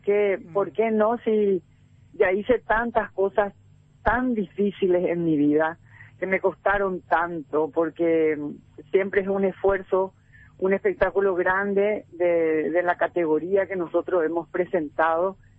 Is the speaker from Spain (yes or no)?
no; Asunción, Paraguay; Soy asuncena y bueno, he vivido toda mi vida en esta ciudad